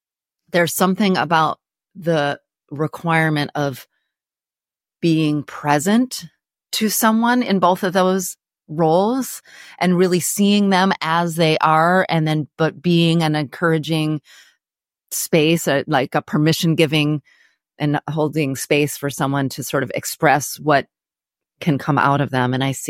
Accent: Ann Arbor, Michigan, United States; and of course my hometown, Ann Arbor. Go Blue.

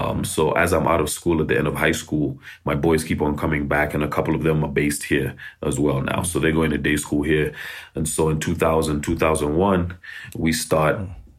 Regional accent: Nairobi, Kenya; born there; I was born in Nairobi during the Civil War in Uganda.

